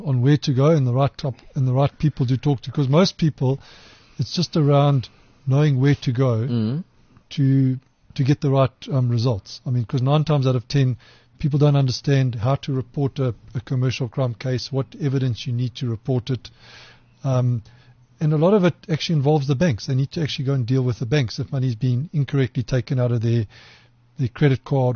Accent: Durban, KwaZulu-Natal, South Africa; I'm from Durban

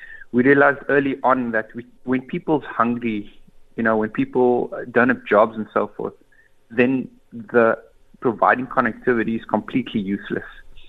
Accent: Cape Town, Western Cape, South Africa; I grew up on the Cape Flats, in between Manberg, Steenberg, Otjie, Zikoflay.

